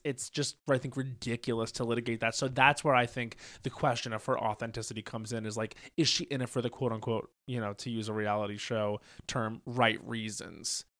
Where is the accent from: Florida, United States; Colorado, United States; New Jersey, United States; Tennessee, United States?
New Jersey, United States; accent: New Jersey; I watched the most recent episode of Jersey this morning and then I was on the phone with my mother and my accent was back.